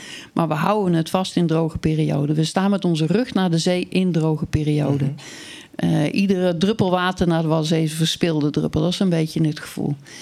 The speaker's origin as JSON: {"language": "Dutch", "country": "Netherlands", "said": "Daar hebben we als Nederlanders, of onze overheid die ons vertegenwoordigt, hebben allemaal getekend."}